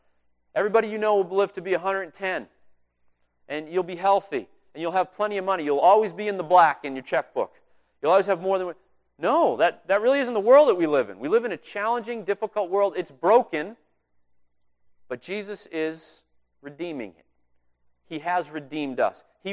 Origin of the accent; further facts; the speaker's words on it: Braintree, Massachusetts, United States; It's in Eastern Mass., south of Boston, about 20 minutes south of where I grew up in Braintree.